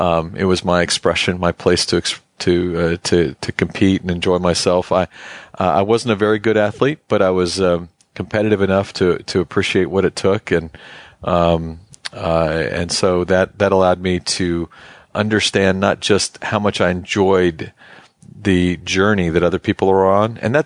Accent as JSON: {"language": "English", "region": "Hawaii", "country": "United States", "tie": "born or raised there", "said": "I grew up in Hawaii, and I built actually a little church in the backyard of our house."}